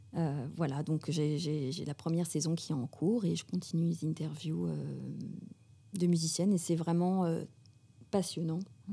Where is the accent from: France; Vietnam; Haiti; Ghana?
France; puisque au départ, je suis française.